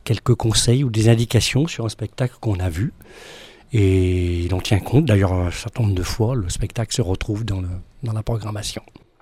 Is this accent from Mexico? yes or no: no; Cray, France; Moi, je suis originaire de Cray également. Et je suis revenu sur dans la vallée